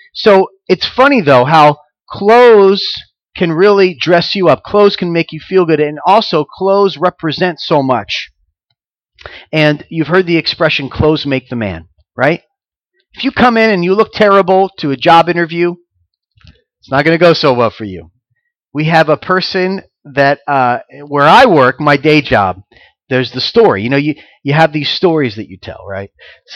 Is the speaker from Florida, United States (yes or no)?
yes; Florida, United States; You know, I'm from Florida, so there was all these surfing stuff.